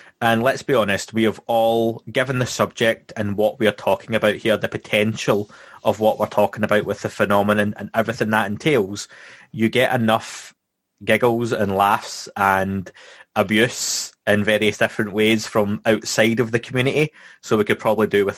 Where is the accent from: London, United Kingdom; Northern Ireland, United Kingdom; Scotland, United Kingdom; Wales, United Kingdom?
Scotland, United Kingdom; my background and where I'm from Scotland